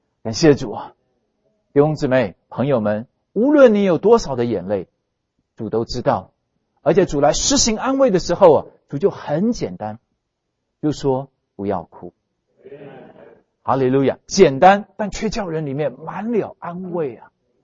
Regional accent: China; 因为我们中国人不太常讲怜悯，我们喜欢讲恩典

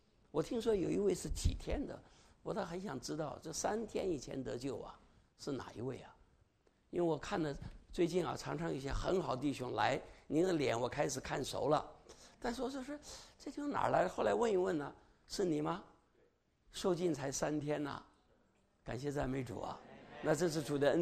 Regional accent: Zhejiang, China; born there; 那偏偏呢我是生在浙江，所以呢我就有上海脾气。

